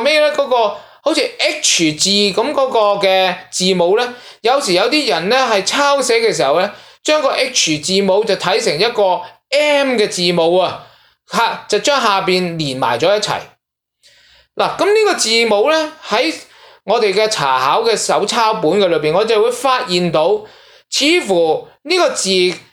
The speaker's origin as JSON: {"language": "Chinese", "region": "Guangdong", "country": "China", "said": "所以正所谓我们广东人都有句说话，打者爱也"}